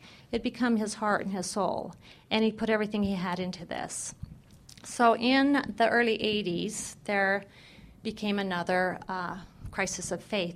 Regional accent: Colorado City, Arizona, United States; also born or lived in Hildale; I come from a fundamentalist perspective where I was raised in Colorado City, born in Hilldale and raised in Colorado City, and went through a lot of diverse and complex situations in that territory.

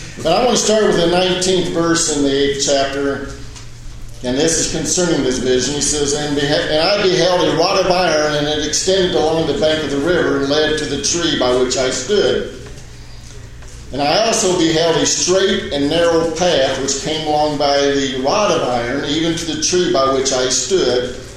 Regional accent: Kansas City, Missouri, United States; Since I'm from Kansas City, I'm kind of familiar with that.

